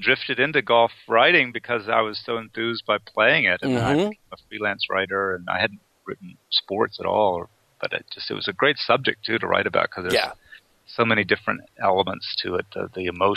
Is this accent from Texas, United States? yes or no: yes; Fort Worth, Texas, United States; I grew up in Fort Worth, Texas, and there were really only two sports in Texas when I was growing up, and that was football and spring football.